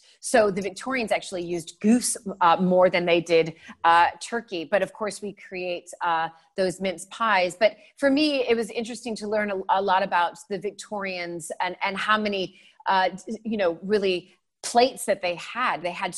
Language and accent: English; United States; Because I think as an American, we just don't have the rich history that you all have and grew up with.